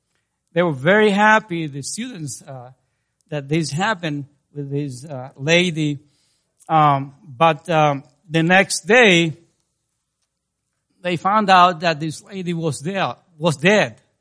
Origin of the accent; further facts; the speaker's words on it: El Salvador; I grew up in El Salvador. I was born in El Salvador. My wife, too. We are from El Salvador, Central America. My parents were Christians.